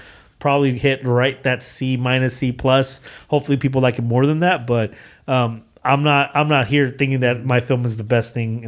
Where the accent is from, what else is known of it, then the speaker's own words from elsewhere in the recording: Houston, Texas, United States; we do stories about us growing up in Acres Home.